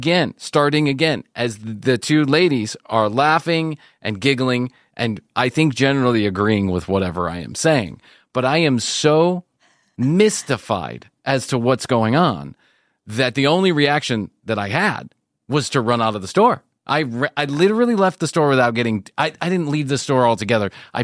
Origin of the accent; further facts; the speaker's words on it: United States; I'm trying to explain my perspective as an American married to a Venezuelan